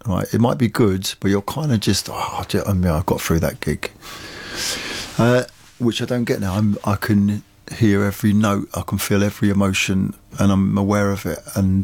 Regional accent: England, United Kingdom; it's always been part of my culture and part of my life, being an English pisshead, like we all, most, a lot of us are.

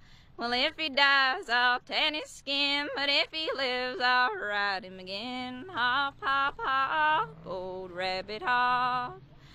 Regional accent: Rural Retreat, Virginia, United States; I'm from Rural Retreat, Virginia

